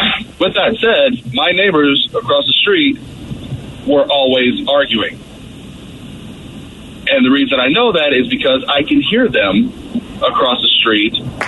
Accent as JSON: {"language": "English", "region": "Tennessee", "country": "United States", "tie": "born or raised there", "said": "I'm from Tennessee. I grew up with a family across the street that, you know, they down in Tennessee, we're not close."}